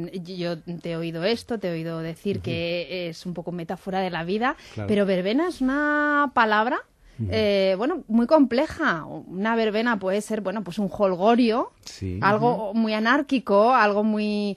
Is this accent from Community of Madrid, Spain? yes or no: yes; Madrid, Community of Madrid, Spain; Yo soy madrileña.